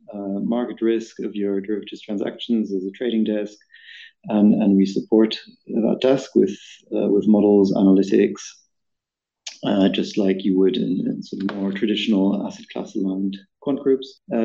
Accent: Germany; I like to think it's because it's a German spelling. I'm originally from Germany.

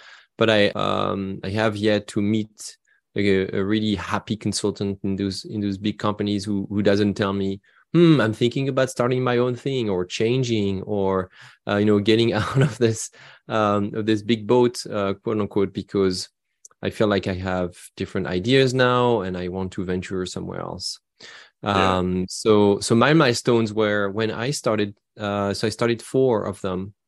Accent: France; Yeah, I started my career in Europe. I was raised and born and raised in France.

